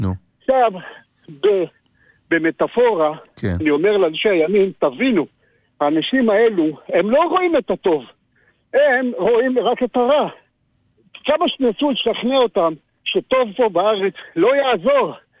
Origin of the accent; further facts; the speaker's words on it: Shoham, Central District, Israel; אני משוהם.